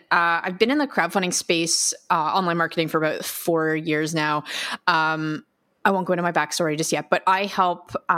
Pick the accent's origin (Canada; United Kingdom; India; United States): Canada; I'm Canadian, so you might pick up some A's or whatever.